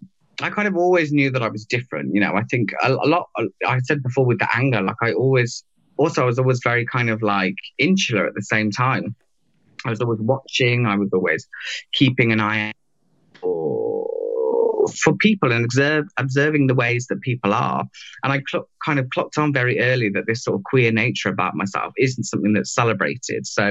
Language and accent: English; England, United Kingdom; You know, we kind of, as English people, we're kind of, ignorance is built into our education. You know, we're a very stupid nation.